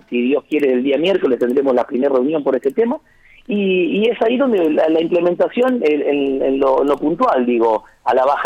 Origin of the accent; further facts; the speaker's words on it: Santo Tomé, Santa Fe, Argentina; uno como santafesino, santotomecino, que tenemos tanta experiencia ya en esto de esperar